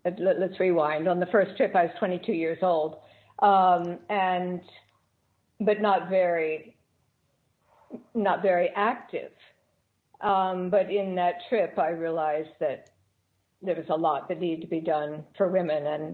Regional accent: Maryland, United States; because I grew up in Maryland, north of Baltimore on the farm, I go back a lot.

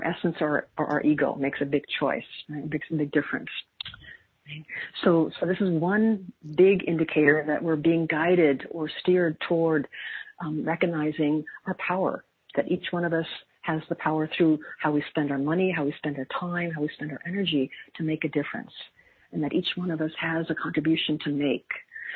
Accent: Chicago, Illinois, United States; Even though I grew up in Chicago, I would go to the lake

